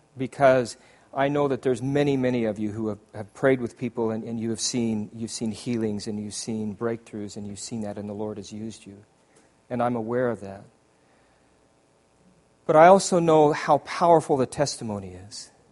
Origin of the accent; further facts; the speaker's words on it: Idaho, United States; And I was already introduced and said, I'm from Idaho, but I want to introduce my wife.